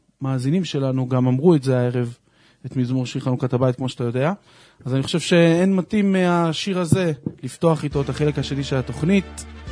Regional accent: Haifa, Haifa District, Israel; אנחנו הרי גדלנו בחיפה, והיינו הולכים, כשהיינו ילדים, לראות את ההדלקה

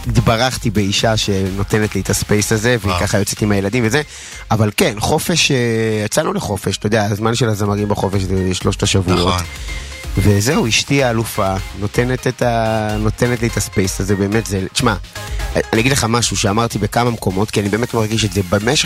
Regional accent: Jerusalem, Jerusalem District, Israel; אני ארנופי במקור, מירושלים בארנוף

